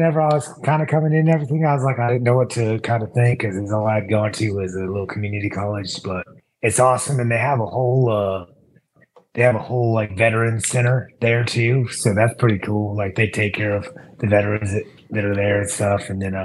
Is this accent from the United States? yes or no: yes; Parsons, Kansas, United States; LeBec Community College in my hometown in Parsons, Kansas.